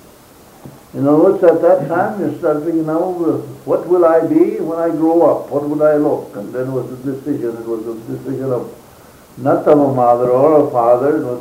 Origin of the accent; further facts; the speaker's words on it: Schuyler, Nebraska, United States; Yes, I grew up in Nebraska.